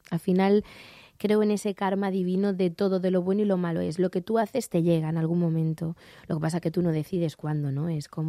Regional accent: Madrid, Community of Madrid, Spain; yo soy de Madrid, además muy de Madrid.

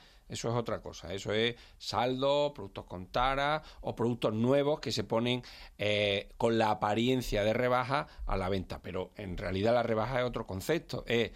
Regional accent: Andalusia, Spain; accent: Andalusian; now in Madrid, Spain; soy madrileño de adopción de hace ya muchísimos años, pero claro, estoy vinculado a mi tierra. Y ahora, claro, vengo con un poquito de acento subido.

